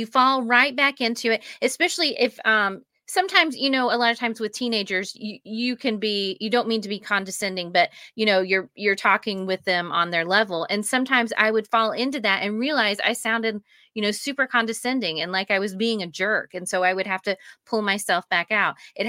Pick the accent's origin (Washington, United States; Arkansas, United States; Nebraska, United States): Arkansas, United States; the people I grew up with in Arkansas, we all experienced the same religious trauma.